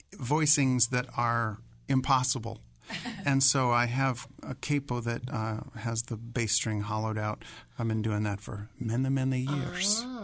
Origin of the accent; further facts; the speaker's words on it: Dayton, Ohio, United States; Well, I was born in Dayton.